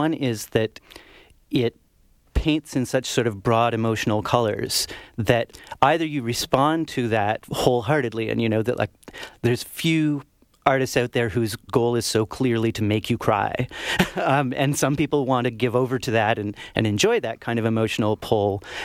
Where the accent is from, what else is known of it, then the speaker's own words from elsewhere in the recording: Canada; But I think it was also the fact that as a Canadian